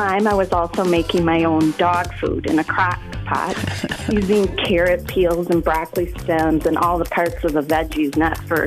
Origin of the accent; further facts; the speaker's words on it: Madison, Wisconsin, United States; I'm from Madison